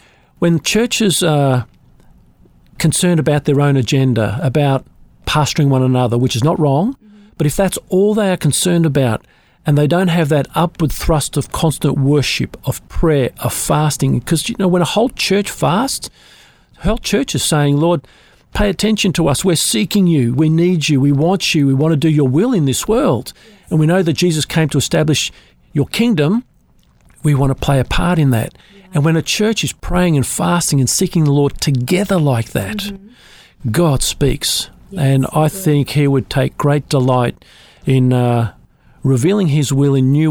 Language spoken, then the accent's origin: English; Melbourne, Victoria, Australia; born there; my heritage is in Russia. I have pure Russian blood in me, though I was born here in Melbourne.